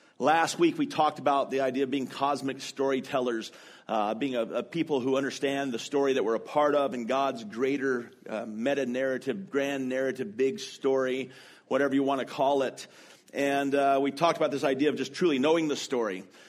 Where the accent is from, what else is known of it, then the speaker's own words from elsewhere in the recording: Oregon, United States; I would never have said that growing up in Oregon.